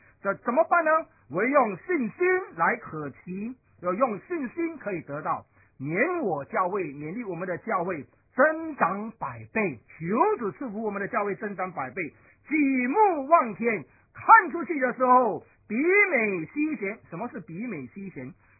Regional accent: China; 我们是中国人，我们是中华教会。

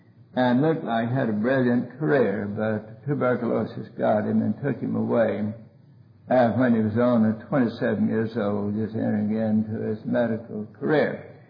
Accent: Arkansas, United States; born there; When I was born on Pigeon Mountain in North Arkansas, we were scared to death of pneumonia.

